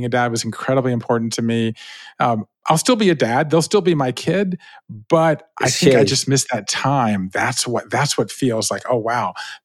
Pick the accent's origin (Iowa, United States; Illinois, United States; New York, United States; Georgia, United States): Georgia, United States; Savannah; So I grew up in Savannah, Georgia, right? 5 generations of Jews in the South.